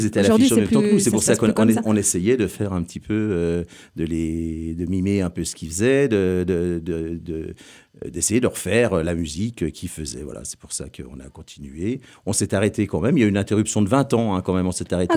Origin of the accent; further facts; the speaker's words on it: Nancy, Grand Est, France; On vient tous du quartier de Boudonville au départ.